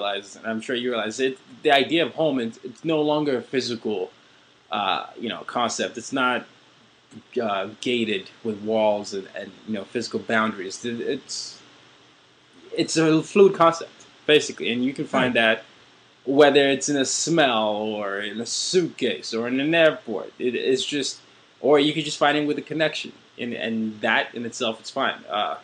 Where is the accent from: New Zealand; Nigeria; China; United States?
Nigeria; I'm West Africa for me and America as well, because I'm West African. I'm Nigerian